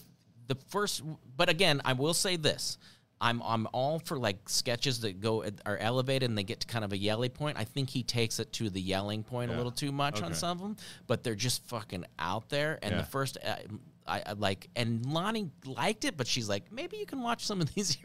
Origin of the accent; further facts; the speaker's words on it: Nebraska, United States; I grew up in Nebraska.